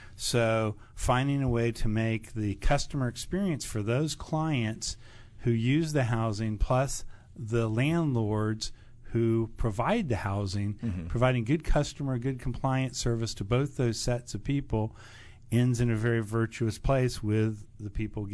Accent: Dallas, Texas, United States; I grew up in Dallas, Texas.

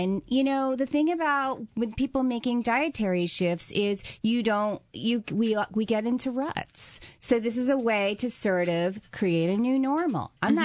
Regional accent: Philadelphia, Pennsylvania, United States; I'm not a wimp. I'm from Philadelphia.

